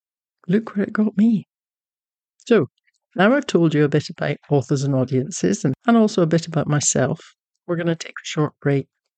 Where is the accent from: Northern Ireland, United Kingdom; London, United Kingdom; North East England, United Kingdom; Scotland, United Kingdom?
Scotland, United Kingdom; now in Texas, United States; I'm a Scottish Texan historical novelist who has two books out for young adults with HarperCollins, both set in Scotland during World War II.